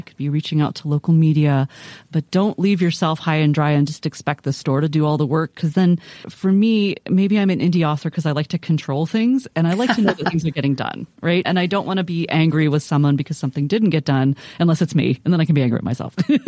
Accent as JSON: {"language": "English", "region": "Midwest", "country": "United States", "said": "I'm a Midwesterner. We just don't do that."}